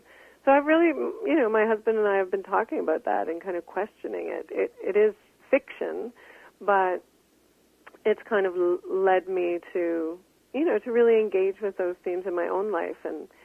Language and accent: English; Canada; I just wanted to have a space for that kind of pleasure in my work as a Canadian writer.